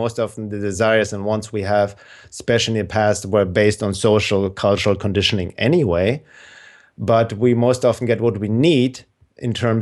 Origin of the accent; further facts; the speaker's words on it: Germany; moved away as an adult; now in United States; I came from Germany in the 90s to the US to study drums and percussion, play in bands.